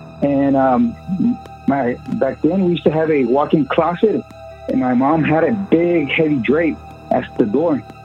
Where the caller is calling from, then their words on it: Los Angeles, California, United States; I'm calling from Los Angeles.